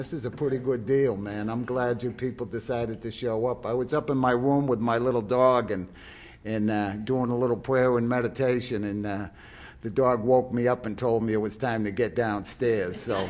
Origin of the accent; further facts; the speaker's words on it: Quincy, Massachusetts, United States; And I'm going to tell you, I grew up in Quincy, Massachusetts. My father was a Second World War veteran.